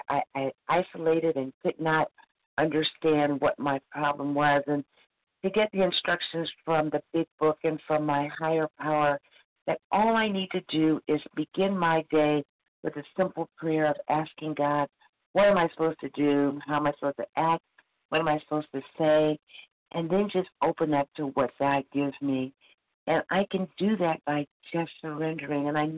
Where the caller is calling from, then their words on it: Missouri, United States; Sorry, I'm calling from Missouri.